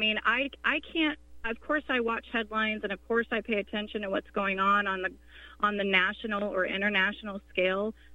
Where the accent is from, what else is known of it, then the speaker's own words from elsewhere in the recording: Denver, Colorado, United States; moved away; I moved from Colorado, and Colorado was once upon a time kind of an old cow. You know, Denver, Colorado was an old cow town, you know, when I was growing up.